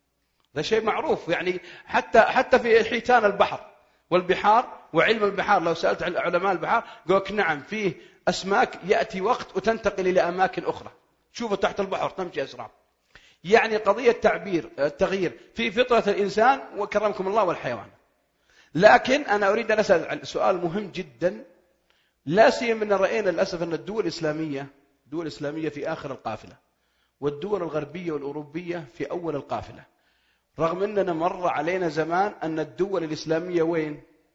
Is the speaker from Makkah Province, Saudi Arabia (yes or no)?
no; Al-Qassim, Saudi Arabia; هذه عائلة عندنا في القصيم.